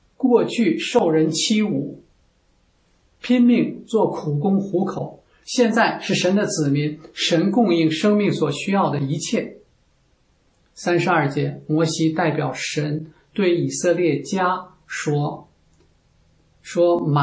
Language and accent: Chinese; Beijing, China; 大概和我老家北京的特产茯苓饼差不多吧。